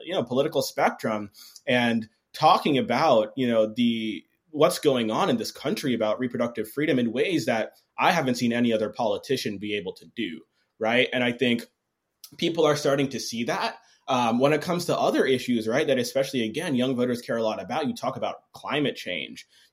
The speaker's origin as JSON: {"language": "English", "region": "Georgia", "country": "United States", "said": "I'm from Georgia myself, and I firmly believe that the Democrats cannot sleep on the South, right?"}